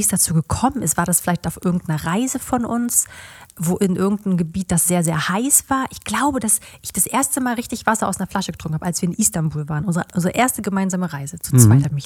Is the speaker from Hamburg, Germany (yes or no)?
no; Mecklenburg-Vorpommern, Germany; Chemnitz ist aber auch eine andere Ecke. Ich komme aus Mecklenburg.